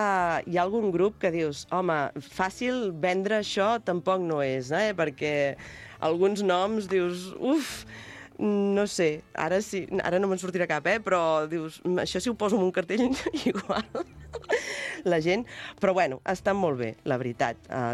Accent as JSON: {"language": "Catalan", "town": "Sant Pau d'Ordal", "region": "Catalonia", "country": "Spain", "said": "Jo soc de Sant Pau d'Ordal"}